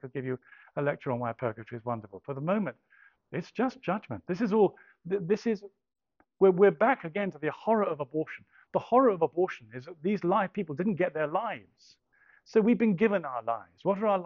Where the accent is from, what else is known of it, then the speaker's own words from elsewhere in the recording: England, United Kingdom; I'm English.